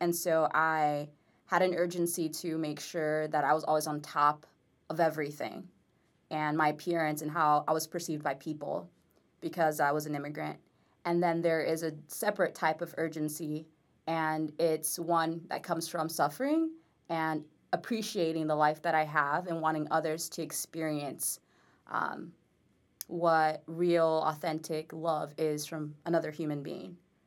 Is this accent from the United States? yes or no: yes; Miami, Florida, United States; Oh, and growing up in Miami.